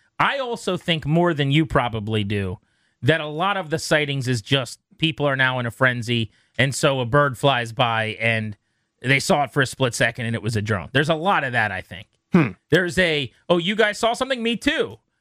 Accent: King George, Virginia, United States; Danny, King George County, the greatest county in all the land. My hometown, little King George, one high school town, about 25,000 people on a good day.

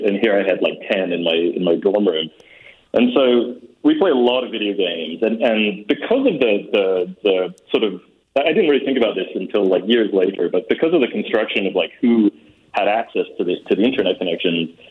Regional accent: England, United Kingdom; also born or lived in Manchester; I grew up in England. I went to a university in Manchester

